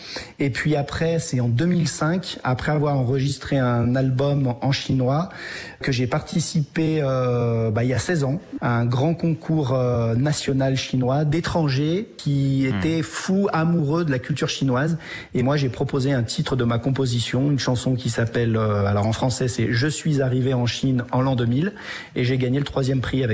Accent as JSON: {"language": "French", "country": "France", "said": "je suis français. J'ai pas du tout d'origine chinoise, mes deux parents sont français, ma maman est de Savoie et mon papa de Normandie."}